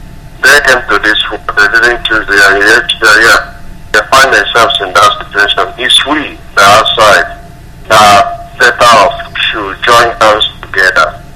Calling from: Australia; I'm coming from Australia.

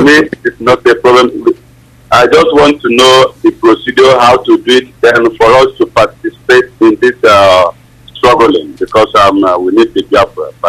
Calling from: India; I am calling from India.

